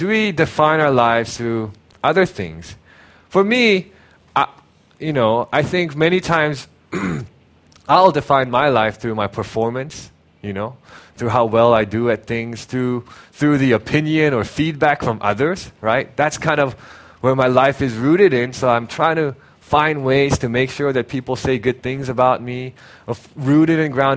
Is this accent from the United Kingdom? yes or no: no; Hong Kong; also born or lived in South Korea; I'm a city boy. I grew up in Korea, and then I grew up in Hong Kong.